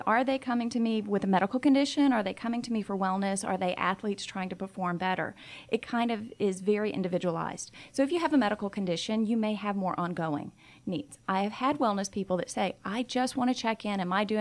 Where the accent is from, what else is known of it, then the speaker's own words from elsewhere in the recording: Deep South, United States; I'm a big family from the South, and they had a lot of health disparities. And we're from the Deep South, so we're kind of stubborn, and we're the kind that we suffer in silence.